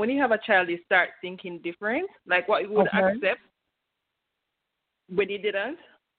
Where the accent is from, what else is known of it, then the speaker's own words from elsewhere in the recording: Jamaica; now in Australia; So I'm actually in Australia, but I'm Jamaican.